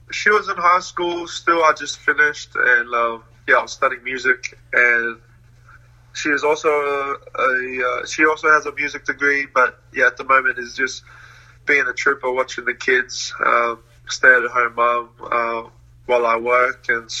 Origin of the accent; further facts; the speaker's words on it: Australia; also born or lived in New Zealand; I was born in New Zealand. My parents are from Samoa, so I'm Samoan, and I'm Australian on paper.